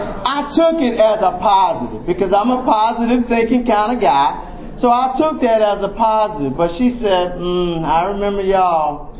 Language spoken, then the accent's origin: English; the South, United States; I'm from the South.